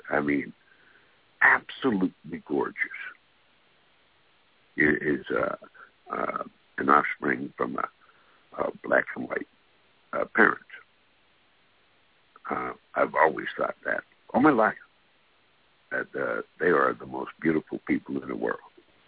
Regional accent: San Francisco, California, United States; I grew up with blacks in San Francisco, where I grew up and went to school, and most of my friends were black.

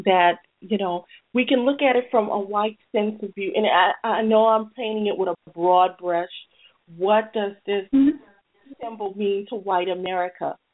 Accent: New Orleans, Louisiana, United States; growing up in New Orleans where there's different black

